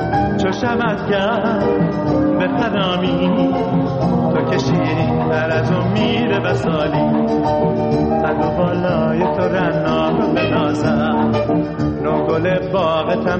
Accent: North, Iran; خودم شمالیم.

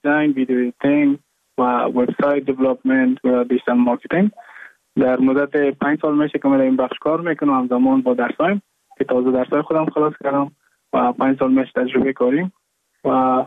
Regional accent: Mazar-i-Sharif, Balkh, Afghanistan; moved away as an adult; now in Goa, India; از مزار شریف هستم، از قریه شیرآباد که از قریه دورافتاده مزار شریف بلخ میباشم که ما در سال 2019 ماه جون به هندوستان آمدم

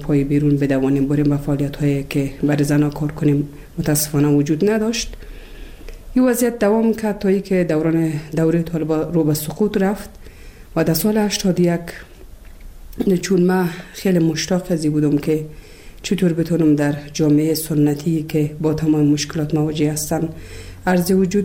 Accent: Kabul, Afghanistan; also born or lived in Bamyan; از ولسوالی شیبر ولایت بامیان هستم. در سال 1356 در یک خانواده روشن فکر من در ولایت کابل به دنیا آمدم و تحصیلات خودم در کابل به پایان رسادم تا صنف 12

